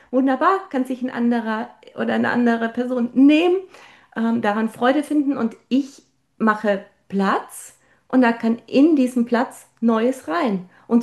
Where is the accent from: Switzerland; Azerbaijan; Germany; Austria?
Austria; ich komme aus Österreich, da in meinem Zuhause in Österreich